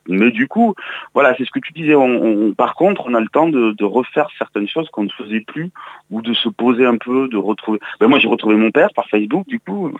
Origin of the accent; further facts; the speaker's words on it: Mont-de-Marsan, Nouvelle-Aquitaine, France; Je suis né à Mont-de-Marsan il y a bientôt 45 ans.